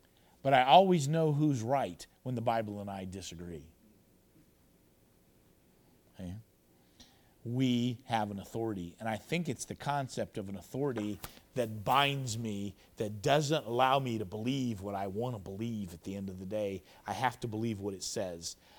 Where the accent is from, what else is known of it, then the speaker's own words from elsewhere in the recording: Indianapolis, Indiana, United States; Turns out he's not only from America, he's from my hometown, Indianapolis.